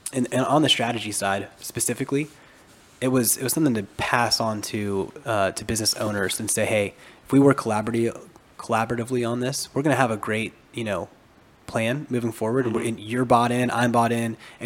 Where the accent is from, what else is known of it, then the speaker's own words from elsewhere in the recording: Centerville, Ohio, United States; Yeah, so, I grew up in Centerville. Yeah. Yeah, grew up in Centerville. Have a lot of family and still in Centerville and Kettering.